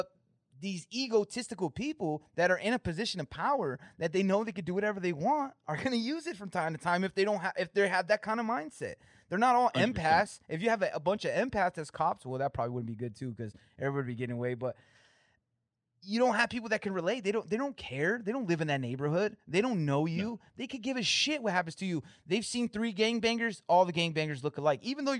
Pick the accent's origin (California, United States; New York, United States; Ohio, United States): California, United States; moved away as an adult; especially in California, I'm from California and that's why I moved.